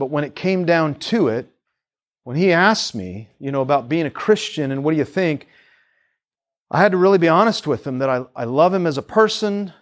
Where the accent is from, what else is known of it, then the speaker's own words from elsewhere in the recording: Seattle, Washington, United States; I grew up in Seattle. We grew up in Seattle with many of our neighbors as gay married couples.